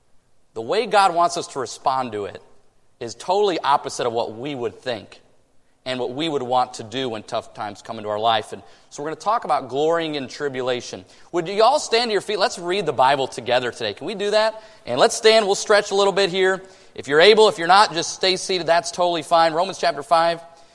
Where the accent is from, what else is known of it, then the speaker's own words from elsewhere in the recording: Michigan, United States; And I grew up in Michigan, so when he says Michigan, I say amen.